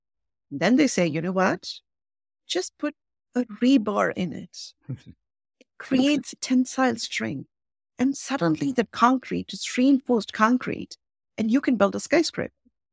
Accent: India; now in United States; because, you know, I grew up in India. I live in this country. You can say I'm a global citizen or you can say I'm homeless, right?

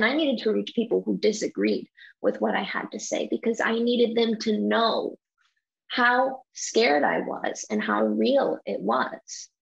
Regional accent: Dallas, Texas, United States; a nonprofit here in my hometown, Dallas, Texas

